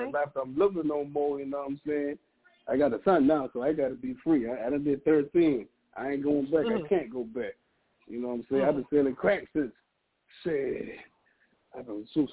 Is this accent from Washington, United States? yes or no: no; North Charleston, South Carolina, United States; Like I'm from North Charleston, you know what I'm saying? I grew up with every place. Liberty Park, Remote Grove, Ferndale, Rockdale, the Macon, D Road, Anaheim. Yeah, we came out poor. We grew up poor.